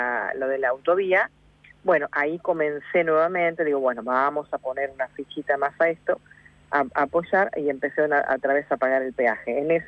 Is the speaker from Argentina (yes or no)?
yes; Chivilcoy, Buenos Aires Province, Argentina; Yo soy de Chivilcoy y viajo semanalmente por la Ruta 5